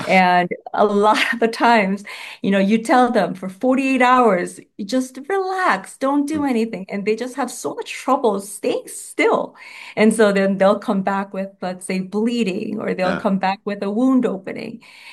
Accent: New York City, New York, United States; and I just absolutely love being a New Yorker.

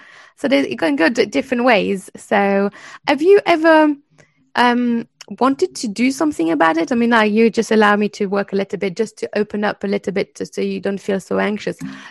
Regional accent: France; English is a second language; I mean, even like I'm French, and I learned English and a different language, so my accent will be different.

